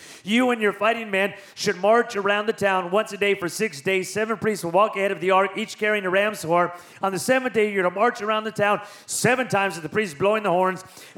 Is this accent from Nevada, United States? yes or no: yes; Las Vegas, Nevada, United States; Joshua chapter 5, I'm from Vegas. I don't care.